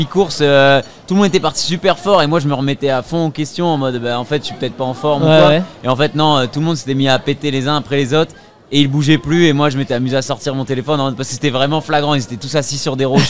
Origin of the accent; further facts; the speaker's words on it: Lille, Hauts-de-France, France; Non, je suis originaire de Nord, du Nord. De Lille de base.